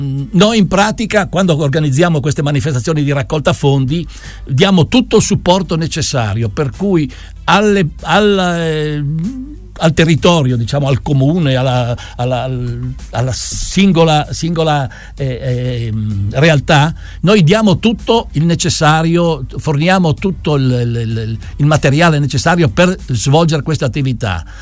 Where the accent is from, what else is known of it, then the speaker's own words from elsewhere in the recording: Pietratagliata, Friuli-Venezia Giulia, Italy; now in Udine, Italy; io vengo dal Canal del Ferro, da una sperduta Pietra Tagliata, poi per motivi di lavoro sono uscito, sono andato per il mondo, mi sono stabilito adesso a Udine